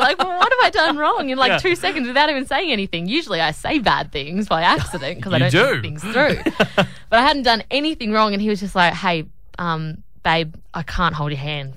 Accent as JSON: {"language": "English", "town": "Newcastle", "region": "New South Wales", "country": "Australia", "said": "we are both from Newcastle … I originally."}